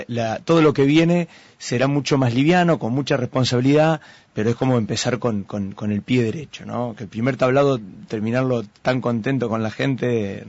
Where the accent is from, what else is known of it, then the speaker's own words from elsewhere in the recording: Rosario, Santa Fe, Argentina; nosotros queremos que se sepa que somos de Rosario